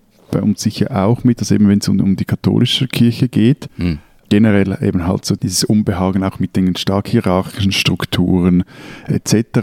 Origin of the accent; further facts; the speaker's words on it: Switzerland; bei uns in der Schweiz